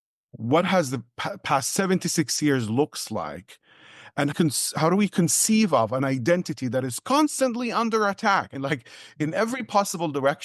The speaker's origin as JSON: {"language": "English", "region": "West Bank", "country": "Palestine", "tie": "born or raised there", "moved": "yes", "lives_now": "United States", "said": "I'm an immigrant born and raised in Palestine in the West Bank, and I, having come to the U.S. and observing how people perceive Palestinians in the U.S."}